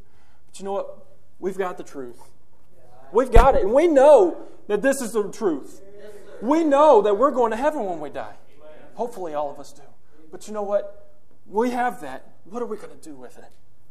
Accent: Indiana, United States; Growing up here, I grew up in Northwest Indiana. I know a little bit about crops, and I know a little bit about farming

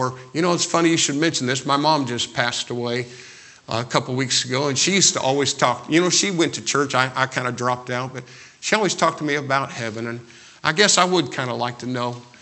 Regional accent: Brazil, Indiana, United States; also born or lived in Greencastle, United States; we moved from Greencastle to Brazil, Indiana, and crossed the road with some Christian folks.

